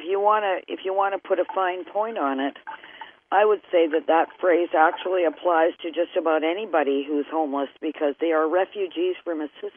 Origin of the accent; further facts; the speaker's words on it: Winnipeg, Manitoba, Canada; But, you know, I grew up in Winnipeg